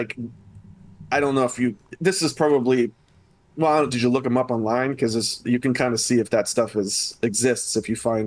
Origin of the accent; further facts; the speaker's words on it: Lake Zurich, Illinois, United States; And, you know, and actually my first time on stage was at I grew up in Lake Zurich.